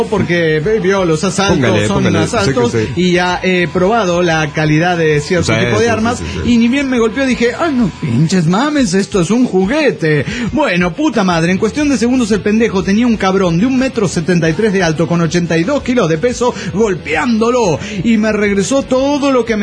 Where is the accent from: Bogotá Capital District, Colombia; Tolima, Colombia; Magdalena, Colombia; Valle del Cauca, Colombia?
Bogotá Capital District, Colombia; Bogotá